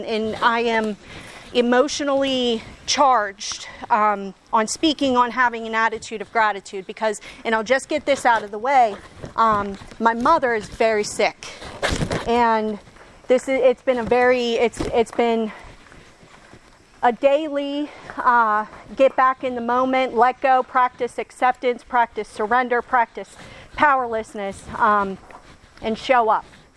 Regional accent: Munhall, Pennsylvania, United States; I'm from the South Hills of Pittsburgh. I was right, like I'm from Munhall originally, South Hills.

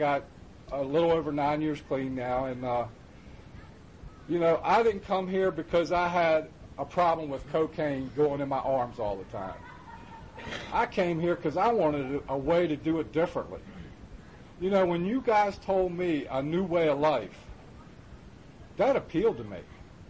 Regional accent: Cumberland, Maryland, United States; in Cumberland, where I'm from, is we got a meeting every day of the week in Narcotics Anonymous

